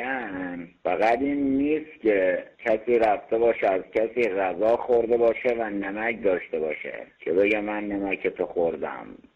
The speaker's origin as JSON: {"language": "Persian", "town": "Dorud", "region": "Lorestan", "country": "Iran", "said": "خودم هم بختیاری هستم، از درود لرستان"}